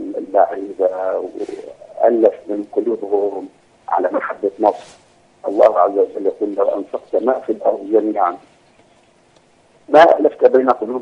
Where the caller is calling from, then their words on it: Bahrain; البرنامج الطيب، وانا متابع ليه من البحرين